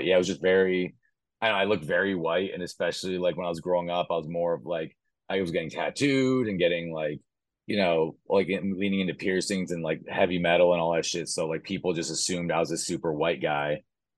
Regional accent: United States; And I am like Latino, and I know like I grew up in America, so I'm definitely Americanized.

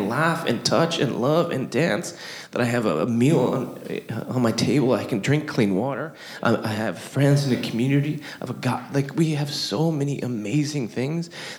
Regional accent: Midwest, United States; I come from the Midwest, and we have this like really crazy thing where you show up.

